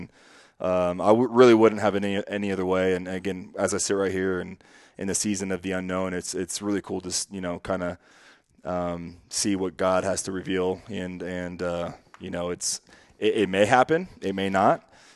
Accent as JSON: {"language": "English", "region": "California", "country": "United States", "said": "And just for me, I'm from California, being playing close to home for the first time in a long time meant a lot to me."}